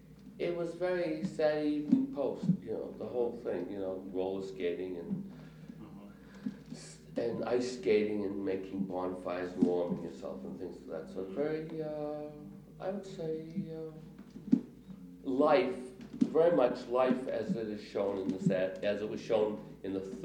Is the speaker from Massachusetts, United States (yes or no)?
yes; Everett, Massachusetts, United States; also born or lived in Malden; Well, I was born in Malden, but I moved to Everett at the age of one, something like that.